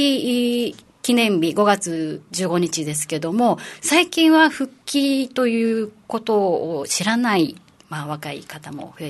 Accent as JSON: {"language": "Japanese", "town": "Naha", "region": "Okinawa", "country": "Japan", "tie": "born there", "said": "私は那覇で生まれたんですけど、はい、まあ、復帰っ子という歴史の縦軸のアイデンティティもあります"}